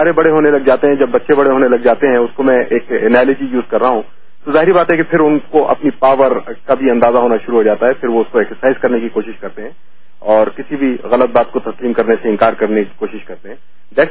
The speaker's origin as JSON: {"language": "Urdu", "country": "Pakistan", "said": "اس کو جو ہے پروموٹ اس طریقے سے کرنا چاہیے کہ دیکھیے پہلے ہم پاکستانی ہیں بعد میں ہماری علاقائی تقسیم ہے."}